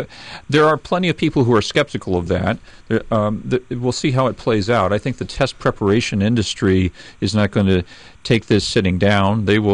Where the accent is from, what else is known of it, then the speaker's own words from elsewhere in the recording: California, United States; Well, I grew up in California.